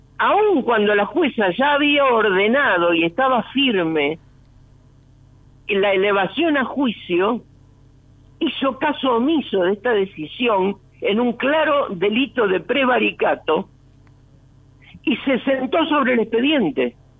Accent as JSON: {"language": "Spanish", "town": "Lomas de Zamora", "region": "Buenos Aires Province", "country": "Argentina", "said": "los que somos de Lomas lo conocemos muy bien"}